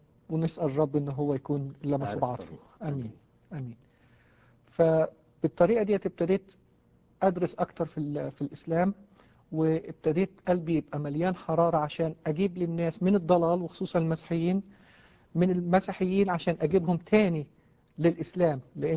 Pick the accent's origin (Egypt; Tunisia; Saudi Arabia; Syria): Egypt; فعرفوا من اللكنة بتاعتي إني مصري، مش بس بتكلم عربي، لا عرفوا إني مصري